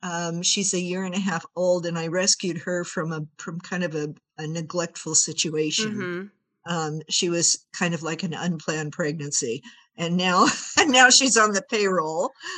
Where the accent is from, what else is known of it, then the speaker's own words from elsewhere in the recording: San Francisco, California, United States; now in Santa Barbara, United States; I guess. I was born in San Francisco. That's my hometown.